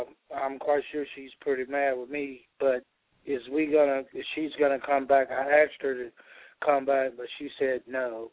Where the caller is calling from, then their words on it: Georgia, United States; I'm calling out of Georgia.